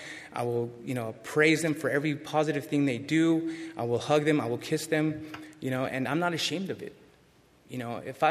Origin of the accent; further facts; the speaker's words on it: San Diego, California, United States; I'm from San Diego, by the way. That's where I was born and raised.